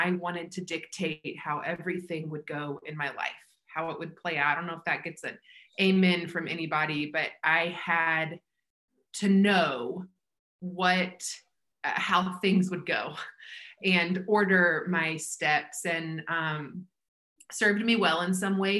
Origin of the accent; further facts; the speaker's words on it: Atlanta, Georgia, United States; I was raised up in the church. I was raised up in Atlanta. I mean, Bible Belt, it's culture, right?